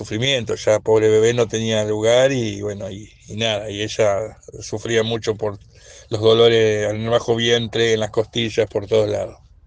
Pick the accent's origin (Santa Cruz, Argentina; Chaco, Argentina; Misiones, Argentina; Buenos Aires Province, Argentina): Buenos Aires Province, Argentina; Lobería; nosotros somos de Lobería. Bueno, mi señora era de acá de Necochea y hace un año que estamos conviviendo, un año y medio más o menos, para ser exacto, que estamos conviviendo en Lobería.